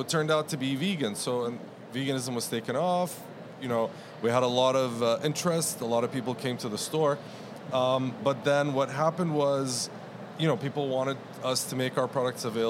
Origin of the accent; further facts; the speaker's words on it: Abu Dhabi, United Arab Emirates; moved away as an adult; I grew up in Abu Dhabi. I went to, you know... it's customary there when you go for university, you usually fly abroad. So I ended up going to McGill in Montreal, I fell in love with that city.